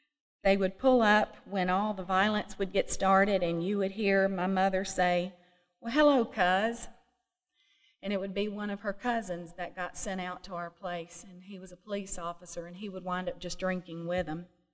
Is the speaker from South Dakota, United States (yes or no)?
no; Nashville, Tennessee, United States; I'm from Nashville, Tennessee, and I was raised in Nashville, Tennessee.